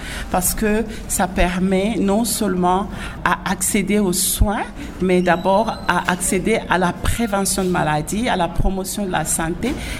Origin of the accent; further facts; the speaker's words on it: Bulape, Kasaï, DR Congo; il y a 4 zones de santé à Mweka, de Mushenye, de Kakenye, de Mweka même, et de Boulapé, mon village natal.